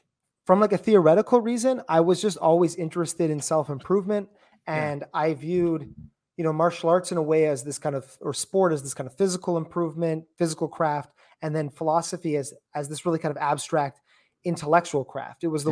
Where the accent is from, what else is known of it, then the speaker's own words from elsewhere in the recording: Canada; I'm from Canada